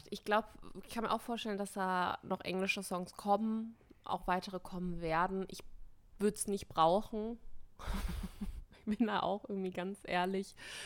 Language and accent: German; Germany; Ich meine, für uns, ich meine, wir sind aus Deutschland, das ist für mich immer so ein bisschen, naja, okay.